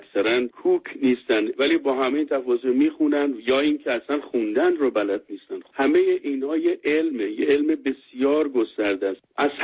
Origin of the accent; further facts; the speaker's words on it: Iran; moved away; وقتی که از ایران ما بیرون اومدیم